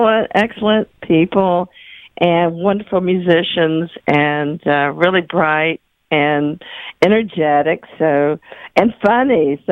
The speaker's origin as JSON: {"language": "English", "region": "the South", "country": "United States", "accent": "Southern", "said": "they tried to kind of dampen down my Southern accent a little bit."}